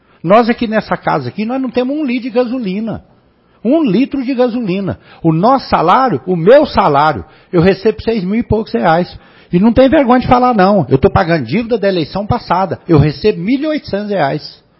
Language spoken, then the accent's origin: Portuguese; Minas Gerais, Brazil; E eu sou mineiro. Sou mineiro.